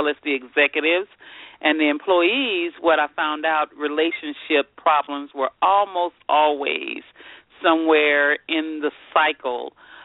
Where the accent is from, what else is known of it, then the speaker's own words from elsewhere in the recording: Houston, Texas, United States; also born or lived in Louisiana; I am from Houston, Texas. I reside in Houston, Texas, originally born in Louisiana